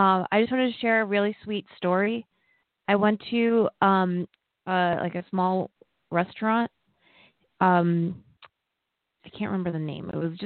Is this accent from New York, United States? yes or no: yes; New York, United States; So we told him that we're from New York